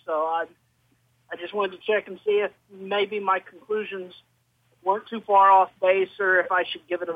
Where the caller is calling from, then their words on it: Arkansas, United States; from Arkansas.